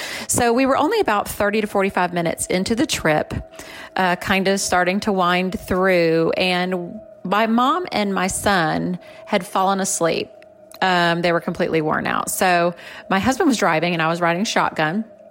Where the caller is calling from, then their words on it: Florida, United States; I am calling you from Florida